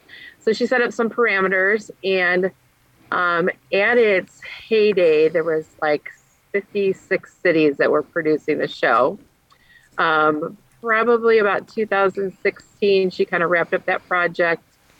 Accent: Hobart, Tasmania, Australia; And so in 2018, I brought it to my hometown of Hobart.

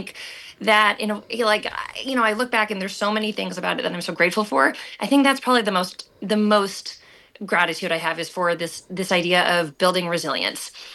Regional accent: Massachusetts, United States; I was from Massachusetts, and I was lucky to grow up going to the NEC New England Conservatory Prep Program.

